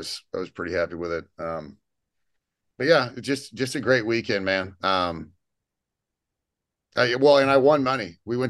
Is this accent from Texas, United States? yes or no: yes; Texas, United States; I'm just from Texas.